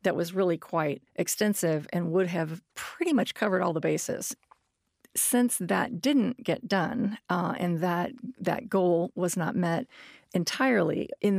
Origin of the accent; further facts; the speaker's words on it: Lexington, Kentucky, United States; I mean, I'm from Lexington, but I've lived some other places.